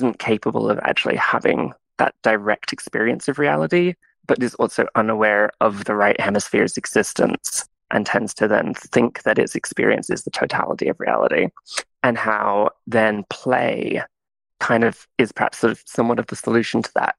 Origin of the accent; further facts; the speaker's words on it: Seattle, Washington, United States; I'm from Seattle.